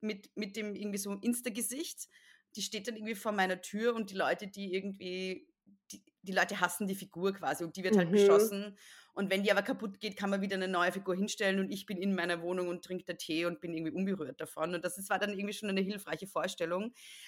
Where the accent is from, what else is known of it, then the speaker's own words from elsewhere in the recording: Austria; es gibt bei uns in Österreich am Land, gibt so Papp-Polizisten, die so, kennst du das? Kennt man das in Deutschland?